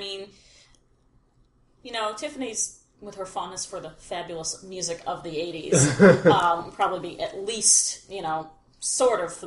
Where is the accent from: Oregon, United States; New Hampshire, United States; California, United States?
New Hampshire, United States; I'm from New Hampshire. What do you want from me?